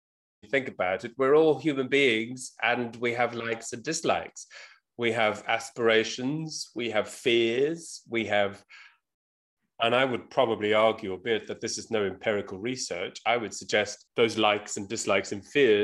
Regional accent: South Africa; So growing up in South Africa

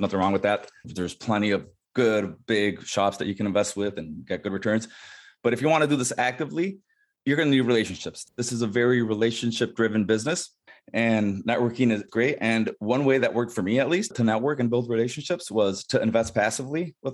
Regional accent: Nicaragua; moved away as an adult; I'm half Nicaraguan, part American. And I grew up in Nicaragua a lot of my life. I lived there from like 6 years old to 18.

